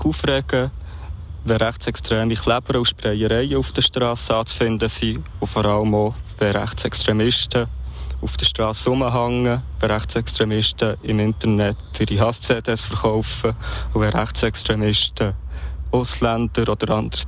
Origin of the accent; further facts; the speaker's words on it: Aargau, Switzerland; Ja, kommen wir hier aus dem Aargau auf Thun.